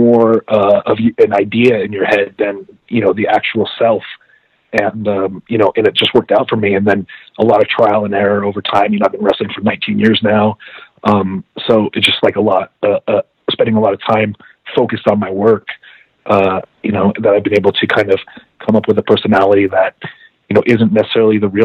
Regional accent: Los Angeles, California, United States; living in Los Angeles, growing up in Los Angeles, it made it this easier for me.

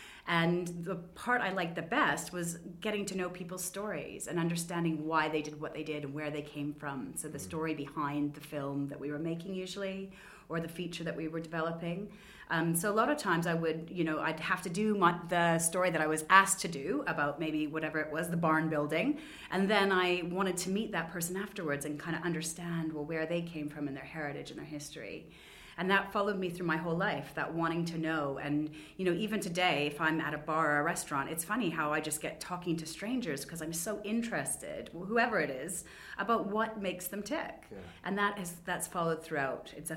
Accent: Canada; now in London, United Kingdom; I grew up in Canada and it was a town of about 1 million people, but it felt quite big at the time.

